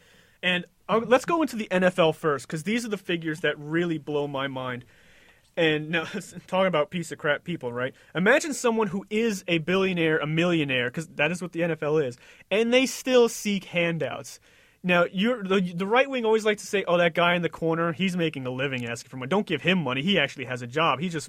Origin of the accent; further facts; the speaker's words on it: New York, United States; I mean, I grew up